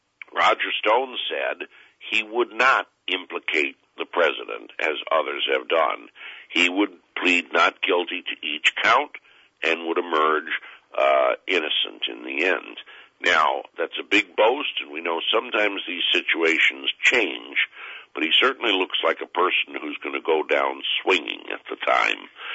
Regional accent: Newington, Connecticut, United States; I'm from Newington in the other end of the state.

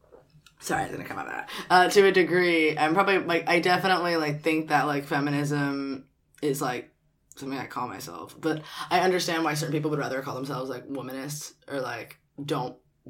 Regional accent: New York City, New York, United States; I was raised somewhat middle class in New York City.

